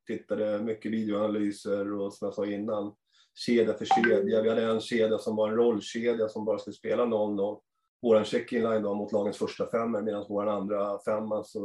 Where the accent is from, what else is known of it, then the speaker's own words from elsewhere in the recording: Haninge, Stockholm County, Sweden; Nej, jag är från Haninge från början.